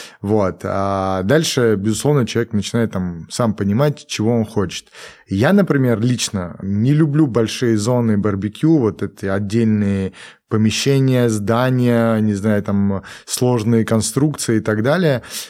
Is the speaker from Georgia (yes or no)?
yes; Georgia; Я, наверное, я вообще грузин, вот.